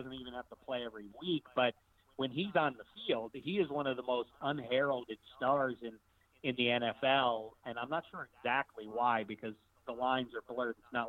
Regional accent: Pittsburgh, Pennsylvania, United States; I hated the Oilers. I'm from Pittsburgh. I said it. I sat in two straight AFC title games in Three River Stadium as a wee lad.

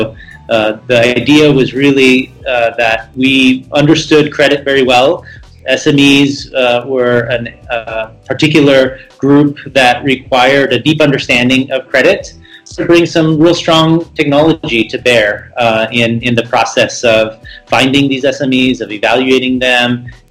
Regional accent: United States; So I'm actually Italian by background, but I grew up in the States and built a career in the U.S. on Wall Street.

